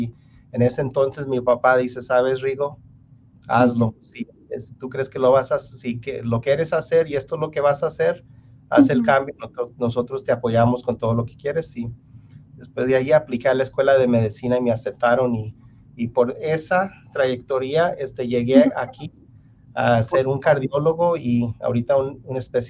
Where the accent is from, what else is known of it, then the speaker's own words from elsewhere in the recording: Great Bend, Kansas, United States; todavía están en el pueblito donde yo nací, en donde yo crecí, que se llama Great Bend, Kansas. Oh. Estuvimos en Great Bend estuve ahí por 17 años.